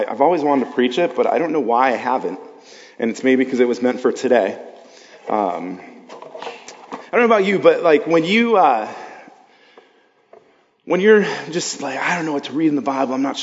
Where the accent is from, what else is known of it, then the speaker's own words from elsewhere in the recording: Buffalo, New York, United States; Growing up in Buffalo, there's snow in Buffalo, for those of you who didn't know that.